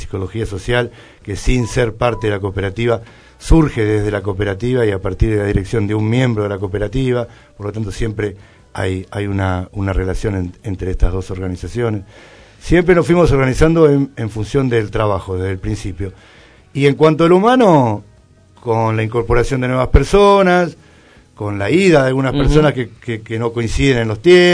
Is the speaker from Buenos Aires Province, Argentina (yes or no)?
yes; Francisco Álvarez, Buenos Aires Province, Argentina; nosotros somos de Álvarez. La mayoría de nosotros está en Álvarez o gestiona su acción cultural en Álvarez y seguimos en el mismo lugar, en el centro de Francisco Álvarez.